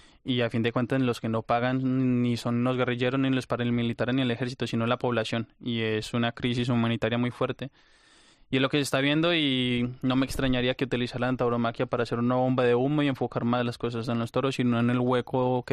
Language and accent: Spanish; Colombia; La tauromaquia en mi país está en cuidados intensivos.